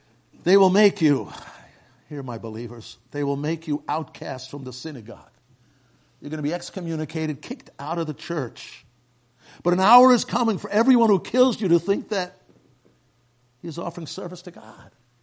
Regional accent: New York City, New York, United States; I'm only from New York City myself. I should know the buildings.

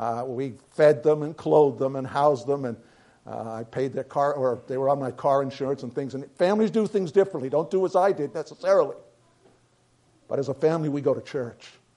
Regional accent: New York City, New York, United States; and I'm from New York City, most of you know

